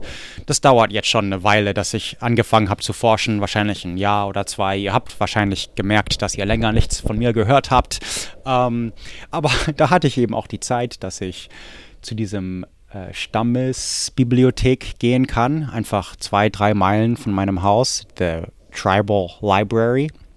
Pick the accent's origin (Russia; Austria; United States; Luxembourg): United States; Corvallis, Oregon; Und Corvallis ist meine Heimatstadt.